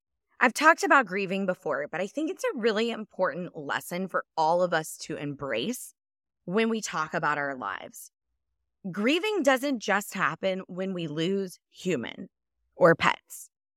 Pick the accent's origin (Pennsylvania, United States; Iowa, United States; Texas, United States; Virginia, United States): Texas, United States; Dallas; I was born and raised in Dallas, Texas. In fact, the last place that we lived was only 3.5 miles from the hospital that I was born at.